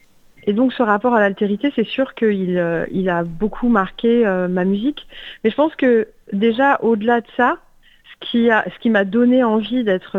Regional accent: France; moi j'ai grandi en France. J'ai pas beaucoup bougé quand j'étais petite.

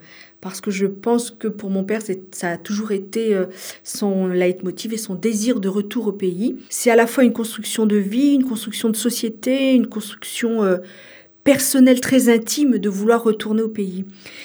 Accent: Île-de-France, France; born there; now in Montpellier, France; je suis née en France il y a quelques années en région parisienne. Et je suis ici à Montpellier depuis 3 ans.

